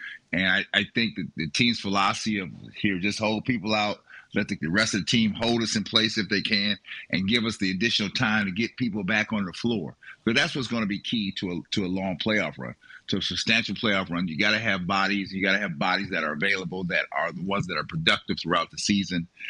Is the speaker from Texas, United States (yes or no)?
no; Cleveland, Ohio, United States; send us some more Cavalier gear, because we want to let everybody know up here we're from Cleveland.